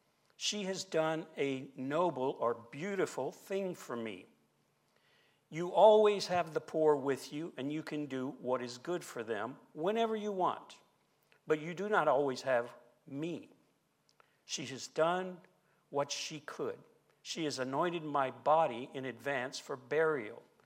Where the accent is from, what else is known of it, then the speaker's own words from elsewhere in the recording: Louisiana, United States; I'm from Southwest Louisiana.